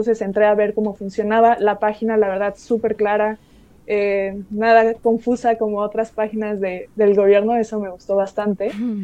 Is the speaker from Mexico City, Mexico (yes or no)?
yes; Mexico City, Mexico; yo soy de la Ciudad de México